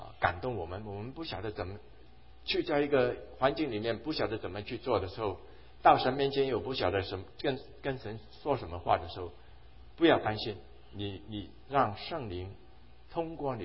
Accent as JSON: {"language": "Chinese", "country": "Hong Kong", "tie": "born or raised there", "said": "我在香港长大哈，我在香港读书，香港的学校呢都有制服"}